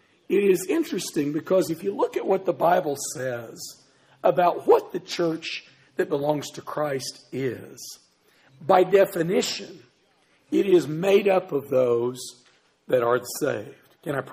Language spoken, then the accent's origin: English; Springfield, Missouri, United States; also born or lived in Kansas City; You know, I grew up in Springfield, Missouri. Springfield, Missouri is the headquarters of the Assembly of God. I lived for a time in Kansas City.